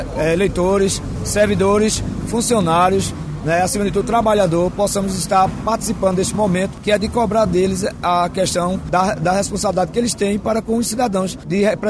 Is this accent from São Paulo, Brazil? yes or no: no; Palmares, Pernambuco, Brazil; eu sou da cidade de Palmares